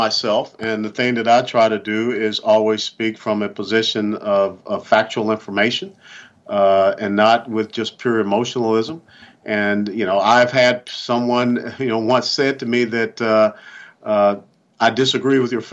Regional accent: Atlanta, Georgia, United States; I grew up in Atlanta, Georgia, and, you know, there were three channels back then

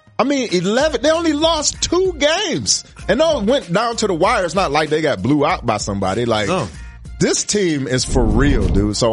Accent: Detroit, Michigan, United States; Growing up in Detroit, all the family reunions, all the friends of the family coming through, man, shooting dice and playing basketball.

